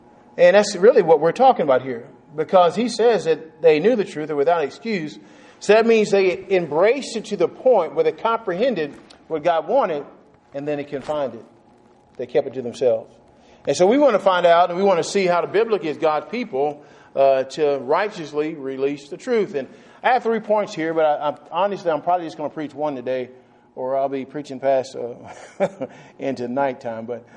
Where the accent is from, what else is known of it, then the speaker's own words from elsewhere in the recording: New Boston, Texas, United States; all those people around me would know that I'm from New Boston, Texas.